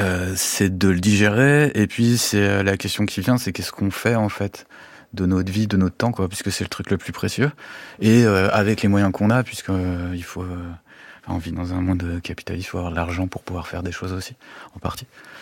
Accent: Auvergne-Rhône-Alpes, France; now in Belgium; j'habite en Belgique depuis longtemps, mais je suis originaire de Haute-Savoie et en fait je suis malheureusement loin des montagnes quoi. Et en fait j'ai passé 40 ans tout juste

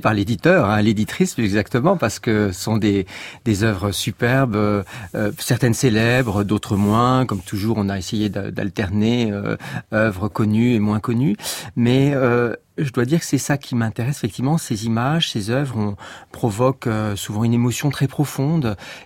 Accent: France; nous sommes français

